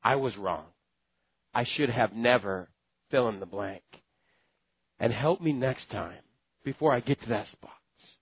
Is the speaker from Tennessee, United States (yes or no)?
no; Texas, United States; I'm Texan. Where we come from. Maybe an ethnicity. That's just the way my people are.